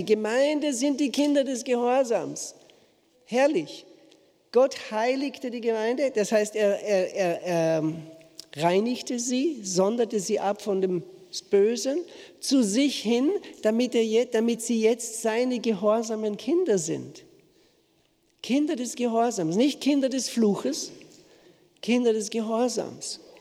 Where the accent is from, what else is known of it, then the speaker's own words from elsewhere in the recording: Austria; now in Switzerland; ich bin in der Schweiz, ich bin kein Schweizer. Ich bin Österreicher, ich bin Ausländer in der Schweiz.